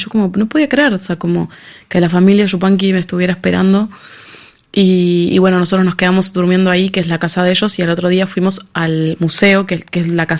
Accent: Buenos Aires, Argentina; yendo a mi casa. O sea, estoy yendo a Buenos Aires. La primera vez en mi vida que no me iba.

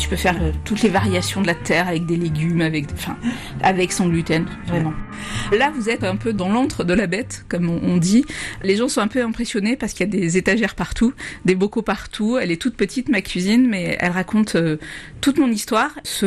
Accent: Provence-Alpes-Côte d'Azur, France; mais j'ai eu une chance, c'est que je suis provençale.

